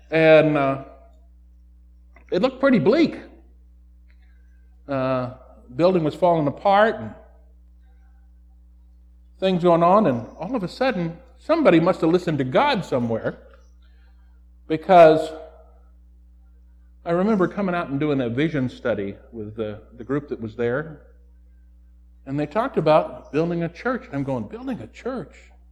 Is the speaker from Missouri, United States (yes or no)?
no; Washington, United States; now in South Dakota, United States; I came from Washington State. Military brat, been all over.